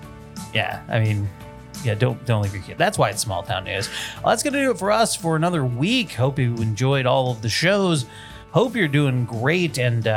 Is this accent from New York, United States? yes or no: no; Barton, Vermont, United States; Alrighty, we go down to my hometown.